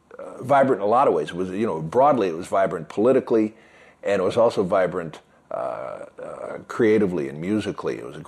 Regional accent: Detroit, Michigan, United States; also born or lived in Brooklyn, New York; I was born in Brooklyn. Ah. But we moved to Detroit before I was five. And, you know, I went to Detroit Public Schools and through the ninth grade, and then the suburbs.

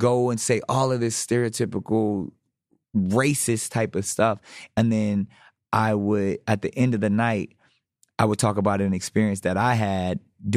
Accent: San Diego, California, United States; the next one's going to be in my hometown of San Diego.

